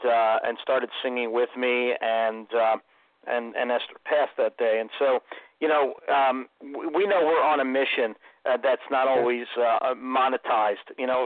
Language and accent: English; Philadelphia, Pennsylvania, United States; I said, you got to understand, I'm from South Philadelphia.